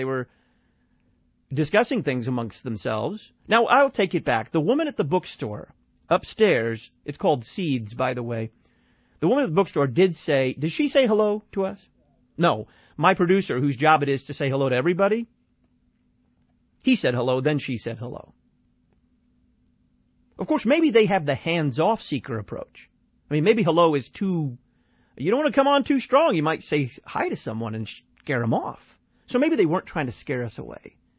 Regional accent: Dallas, Texas, United States; I come from Texas. I come from Dallas, and in Dallas, you say hello to the guy who pumps your gas.

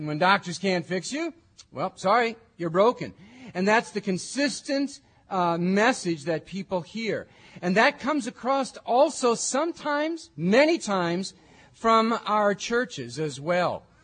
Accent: Wausau, Wisconsin, United States; I grew up in Wausau, Wisconsin.

